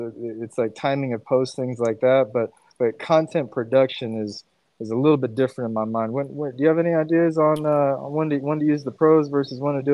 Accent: California, United States; Yeah, I got to do our part as a Californian, go support these San Francisco restaurants.

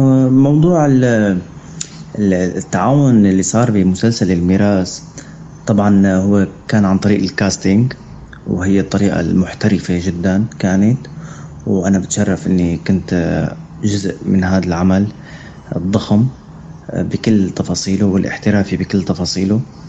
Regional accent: Syria; أنا ممثل سوري وأساسا أنا من الدراما السورية.

